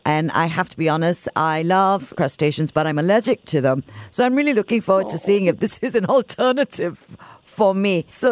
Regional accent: East Malaysia, Malaysia; I grew up in East Malaysia.

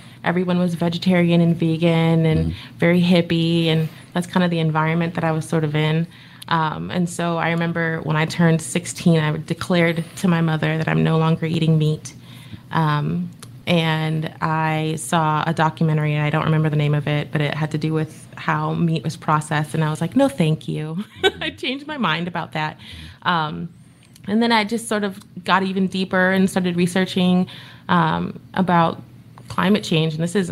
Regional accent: California, United States; born there; So I was born in Southern California.

